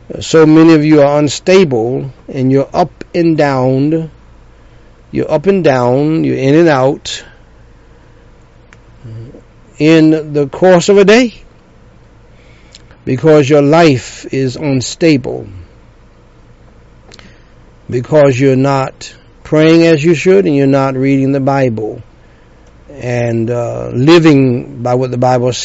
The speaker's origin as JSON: {"language": "English", "region": "North Carolina", "country": "United States", "said": "she is from my home state of North Carolina, Tryon, North Carolina, and the city I'm from has the Tryon Palace."}